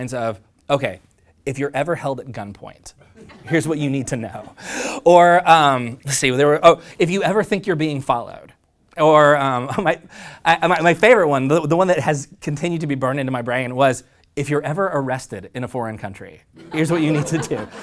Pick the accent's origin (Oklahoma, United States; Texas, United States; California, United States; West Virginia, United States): Oklahoma, United States; My dad, and again, small town in Oklahoma, so there were a lot of like narrow roads. I grew up near Route 66